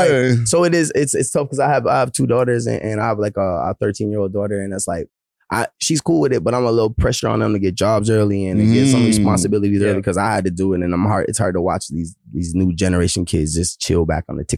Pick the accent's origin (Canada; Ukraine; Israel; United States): Canada; Nova Scotia; born or raised there; also born or lived in Toronto